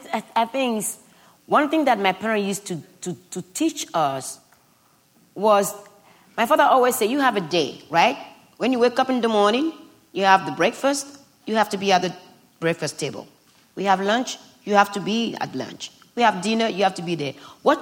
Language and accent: English; Benin; I've had homosexual friends growing up in Benin